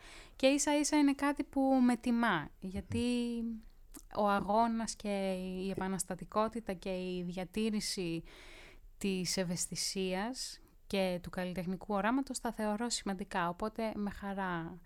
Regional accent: Vourgareli, Epirus, Greece; Βέβαια θα πάω και λίγες διακοπές στο χωριό μου, στο Βουργαρέλι Άρτας, σίγουρα.

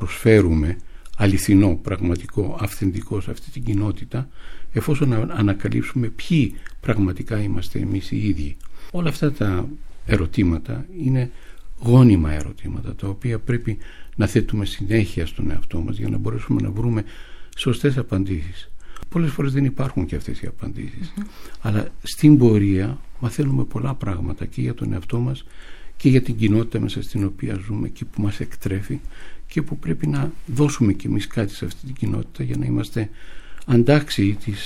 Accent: Greece; εγώ ως Έλληνας, μέσα στη δική μου πατρίδα

